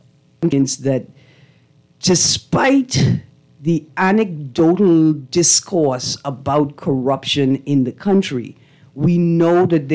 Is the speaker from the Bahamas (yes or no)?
yes; Bahamas; I'm from the Bahamas. This is a pirate town.